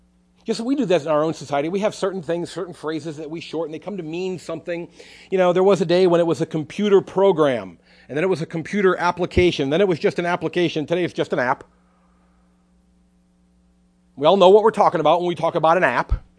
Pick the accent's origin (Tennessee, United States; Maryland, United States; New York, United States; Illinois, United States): Illinois, United States; I grew up in Northern Illinois. I grew up in Northern Illinois at a time when you could say Michael.